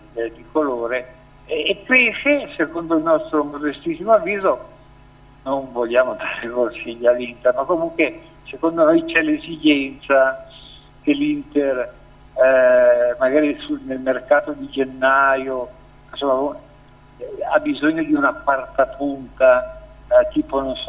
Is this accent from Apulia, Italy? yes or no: no; Milan, Lombardy, Italy; siamo di Milano